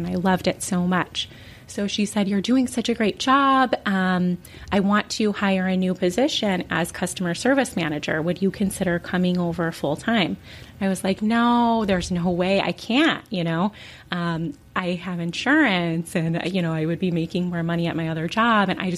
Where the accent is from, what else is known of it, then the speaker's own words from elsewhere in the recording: Calumet City, Illinois, United States; also born or lived in Hammond; So I was born in Hammond to two teenage parents. And so my parents were teenagers and very, very young. Grew up in Calumet City